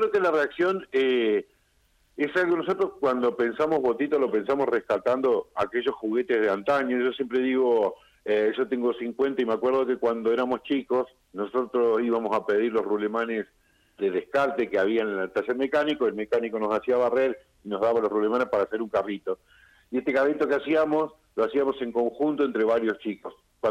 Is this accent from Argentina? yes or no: yes; Argentina; los argentinos hemos pasado por varias crisis